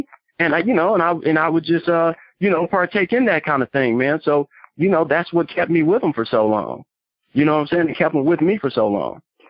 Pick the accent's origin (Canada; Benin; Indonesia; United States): United States; Detroit, Michigan; I'm from Detroit, so I've been everywhere.